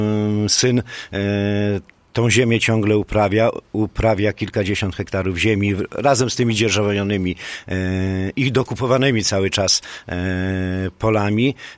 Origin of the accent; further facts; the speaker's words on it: Podlaskie Voivodeship, Poland; U nas na Podlasiu mleczarstwo